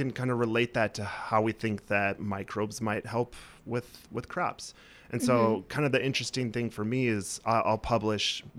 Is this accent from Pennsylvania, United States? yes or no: no; Illinois, United States; moved away as an adult; now in Wisconsin, United States; So I grew up actually in Illinois, which is not a Badger state. And I actually came up here to UW for college.